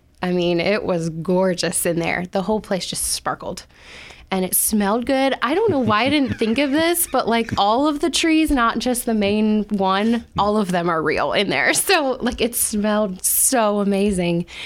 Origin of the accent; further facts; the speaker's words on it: Newark, Ohio, United States; Like, I'm literally like, it's just me. I'm from Newark, Ohio.